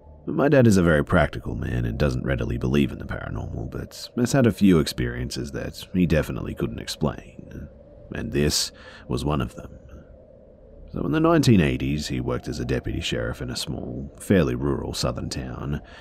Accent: United Kingdom; I'm British, but I loved it.

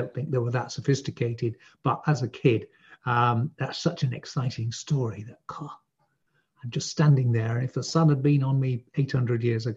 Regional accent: Yorkshire and the Humber, United Kingdom; There are a lot of them where I grew up in Yorkshire.

